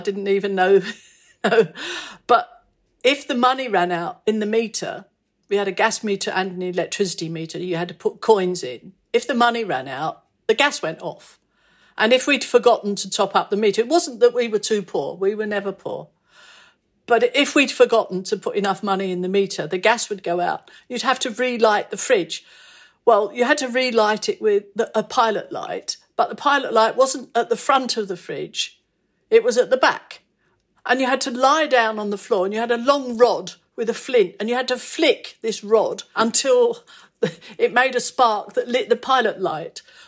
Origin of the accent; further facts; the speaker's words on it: Hackney, London, United Kingdom; born there; I was born in Hackney in London, E5.